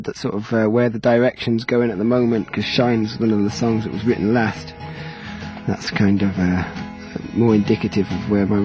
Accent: Wales, United Kingdom; also born or lived in Manchester / Liverpool; now in London, United Kingdom; I'm from Great Britain. I was born in Manchester, raised in Wales, moved to Liverpool, went to art college, moved to London, got signed up.

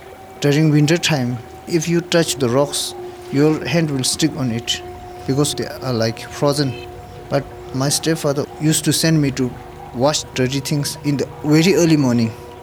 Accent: Tibet, China; moved away; I came from Tibet in 1993.

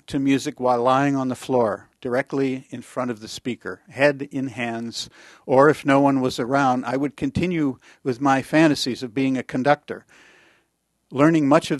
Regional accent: New Hampshire, United States; I grew up in New Hampshire. Both my parents were amateur musicians.

